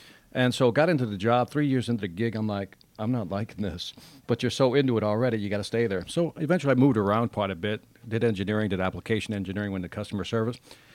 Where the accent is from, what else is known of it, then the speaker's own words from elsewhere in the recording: Chicago, Illinois, United States; Backstory, family's originally from Puerto Rico, but I was born and raised in Chicago near the Cabrini housing projects, the hood.